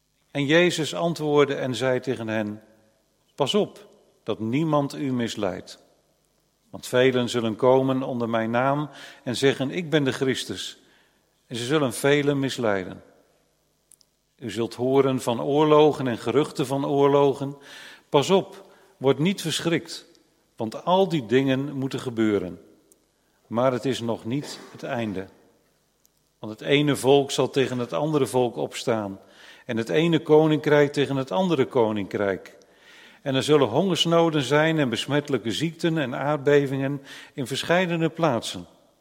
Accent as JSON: {"language": "Dutch", "town": "Nunspeet", "region": "Gelderland", "country": "Netherlands", "also_born_or_lived": "Burgum, Netherlands", "said": "We komen uit Nunspeet."}